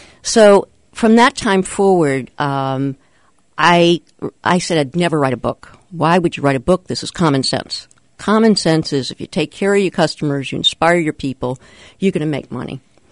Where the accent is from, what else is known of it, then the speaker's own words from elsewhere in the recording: New England, United States; Well, I have an unusual background. I grew up in New England, and I worked at my dad's gas station for many years